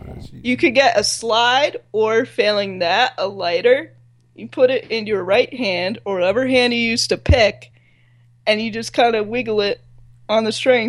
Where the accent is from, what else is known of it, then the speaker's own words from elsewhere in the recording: United States; I'm just ignorant. I'm just American.